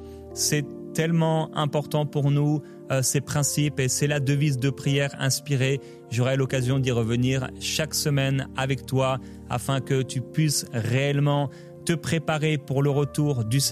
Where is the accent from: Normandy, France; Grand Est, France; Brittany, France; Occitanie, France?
Brittany, France; Alors, il y a une inspiration bretonne. Je viens de la Bretagne. Petit clin d'œil aux Bretons.